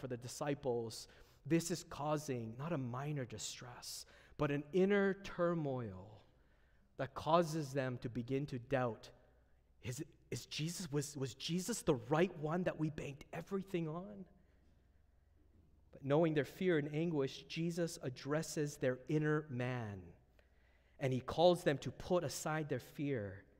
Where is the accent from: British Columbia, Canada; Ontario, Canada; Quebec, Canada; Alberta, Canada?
British Columbia, Canada; Vancouver; As a grown adult, I have deep longings to go back to my hometown of Vancouver.